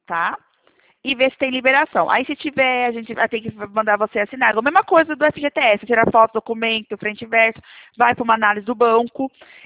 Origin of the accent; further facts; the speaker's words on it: São Paulo, Brazil; Não, aqui no estado de São Paulo.